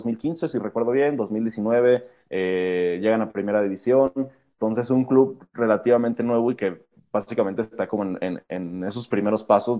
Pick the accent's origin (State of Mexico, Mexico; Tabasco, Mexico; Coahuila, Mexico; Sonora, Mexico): Tabasco, Mexico; yo soy del sur, yo soy de Tabasco, por ejemplo, es un lugar súper verde, súper natural